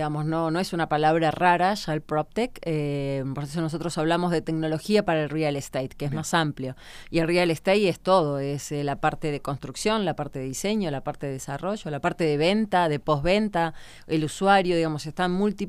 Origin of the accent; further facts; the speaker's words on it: Argentina; como escuchan, soy argentina